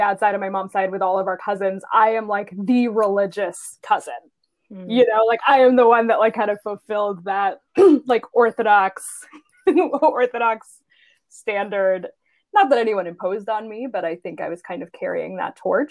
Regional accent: Canada; Sometimes in French because we're Canadian, but there's that grief there of missing that part of myself that was celebrated in one space, but can't be celebrated in another space

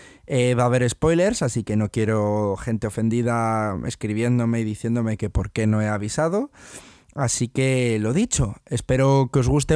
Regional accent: Madrid, Community of Madrid, Spain; now in London, United Kingdom; yo me vine a Londres hace unos pues 4 o 5 años más o menos. Yo soy de Madrid, he vivido allí toda mi vida y bueno, hace 4 o 5 años pues decidí coger las maletas y venirme aquí

